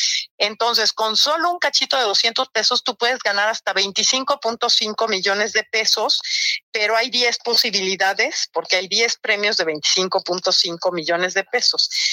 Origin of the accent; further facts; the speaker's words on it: Mexico; enviar un poquito de nuestro amor como mexicanos a nuestros paisanos